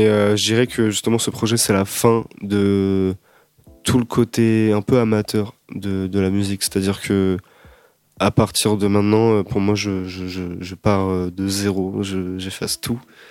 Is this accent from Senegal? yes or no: no; France; also born or lived in England; Non, je suis né en Angleterre.